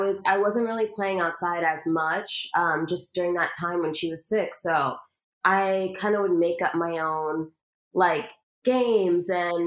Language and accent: English; Florida, United States; also born or lived in New Jersey; Yeah, so I grew up in Florida. I also grew up in, I went to elementary school in New Jersey.